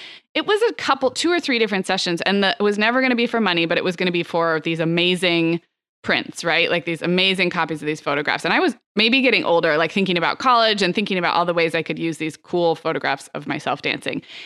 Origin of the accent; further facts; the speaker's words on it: Santa Barbara, California, United States; Growing up in Santa Barbara, there's a very famous, well-known at the time, at least, photography school